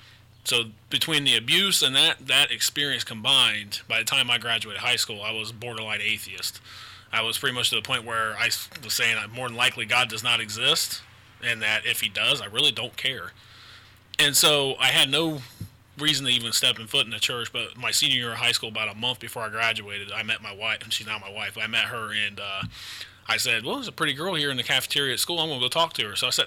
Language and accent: English; Marion, United States; I was raised here in Marion, born and raised here in Marion, but I grew up in a home that was not a Christian home.